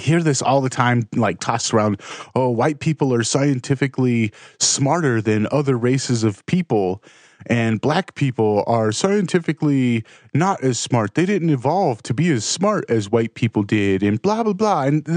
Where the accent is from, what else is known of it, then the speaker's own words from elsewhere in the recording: California, United States; Like, we grew up in California and, my dad, his last name was … all of that side of our family is Hispanic. And so I grew up in majority of poor neighborhoods, Section 8, public housing, mostly Mexicans.